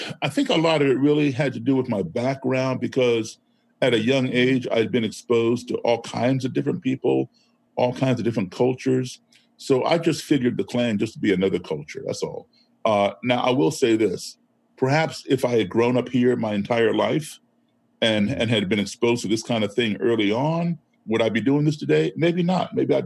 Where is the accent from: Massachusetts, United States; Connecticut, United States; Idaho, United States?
Massachusetts, United States; Boston; Every major city in this country, including nearby Boston, my hometown, Chicago, where I am right now, Washington, D.C., all burned to the ground